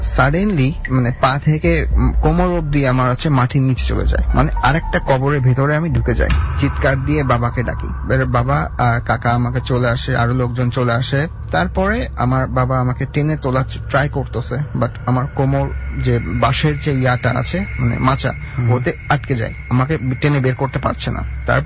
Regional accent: Jessore, Khulna Division, Bangladesh; আমার home district Jessore, আর আমার গ্রামের বাড়ি হচ্ছে নরাল হারিয়ার ঘোপ।

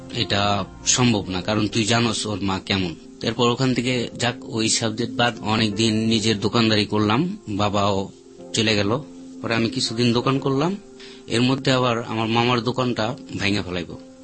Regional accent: Dhaka, Dhaka Division, Bangladesh; আমার জন্ম পুরান ঢাকা, ছোট থেকে বড় হয়েছে সেখানেই। আমরা খুব নিম্ন শ্রেণীর মানুষ, মানে খুবই কষ্ট করে চলি।

